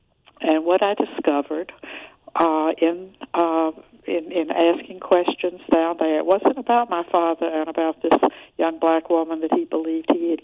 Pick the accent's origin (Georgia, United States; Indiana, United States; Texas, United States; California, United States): Georgia, United States; Growing up in Georgia in the 40s and 50s, you couldn't help but be somewhat racist.